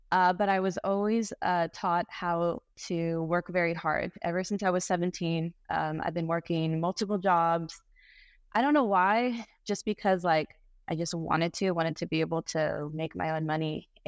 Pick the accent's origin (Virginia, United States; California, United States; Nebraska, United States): California, United States; Temecula; Born and raised in California. I actually grew up in Temecula, wine country.